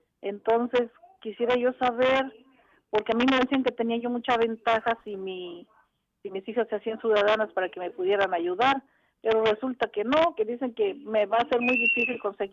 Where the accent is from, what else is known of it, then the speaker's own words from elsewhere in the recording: Mexico; De México. Sí, de México.